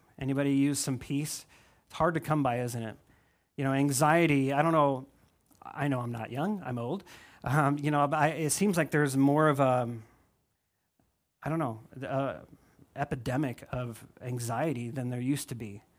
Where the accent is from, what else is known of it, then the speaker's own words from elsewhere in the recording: South Dakota, United States; I think of when I was young, growing up in South Dakota, you couldn't hunt on the refuge, right?